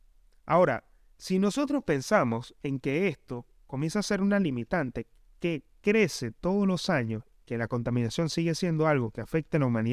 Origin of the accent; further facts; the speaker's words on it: Mérida, Venezuela; born there; esto es un pueblo que queda a las afueras de la ciudad donde yo nací, en Mérida, Venezuela.